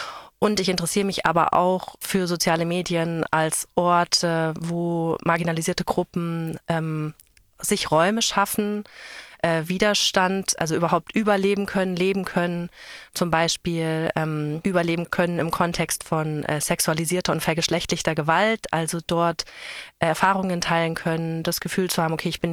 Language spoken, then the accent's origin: German; Germany; aber ich bin einfach in Deutschland aufgewachsen